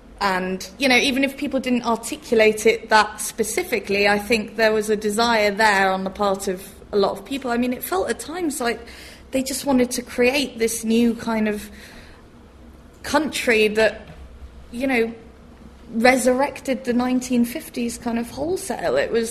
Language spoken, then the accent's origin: English; Wales, United Kingdom; where I'm from voted for Remain is that we don't see ourselves as English. We are Welsh. We speak Welsh.